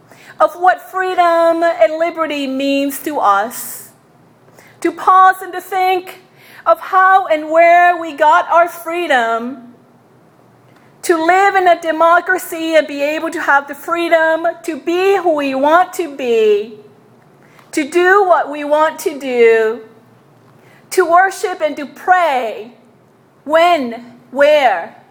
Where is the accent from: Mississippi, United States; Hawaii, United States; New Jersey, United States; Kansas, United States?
Hawaii, United States; I remember growing up in Hawaii as a migrant child to the U.S. Hawaii, although a Pacific island, they were a Polynesian people like me.